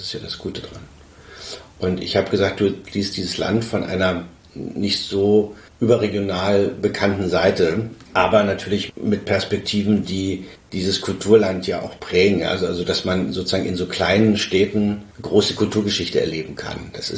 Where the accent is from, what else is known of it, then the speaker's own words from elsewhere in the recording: Weißwasser, Saxony, Germany; Also ich komme aus Weißwasser und da weiß ich genau, da gibt es eine Form von Gemeinschaft, die man woanders so nicht finden würde